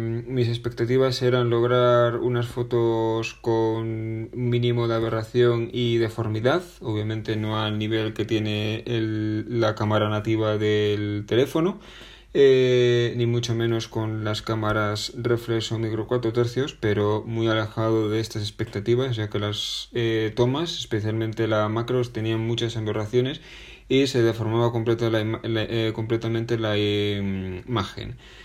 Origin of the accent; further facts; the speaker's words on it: Spain; soy español.